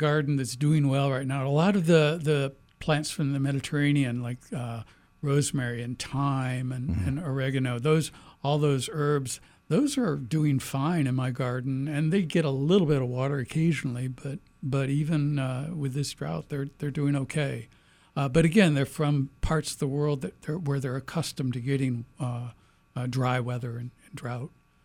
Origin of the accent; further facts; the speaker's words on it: Florida, United States; and I'm from Florida, where the pines do this as well.